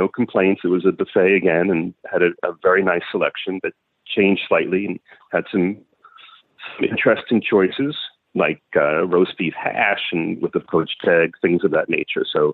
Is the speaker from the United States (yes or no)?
yes; New York City, New York, United States; I'm a New Yorker, so I suppose de facto food snob.